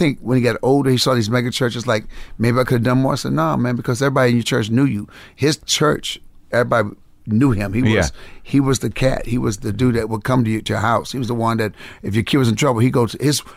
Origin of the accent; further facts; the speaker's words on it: Benton Harbor, Michigan, United States; Benton Harbor, Michigan. It's on the west side, closer to Chicago. I was on the Chicago-South Bend border.